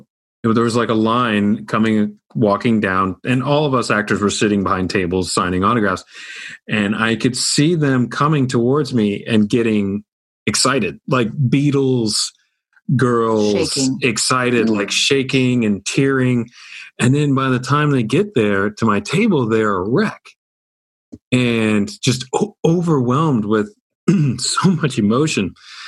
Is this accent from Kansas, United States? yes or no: yes; Topeka, Kansas, United States; Just calm down. It's okay. I'm from Topeka. It's fine.